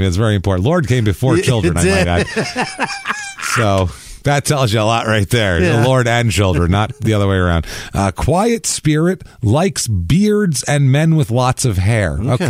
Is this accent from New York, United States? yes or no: yes; New York, United States; I grew up in New York. Lots of kids were like, man, a fucking tree.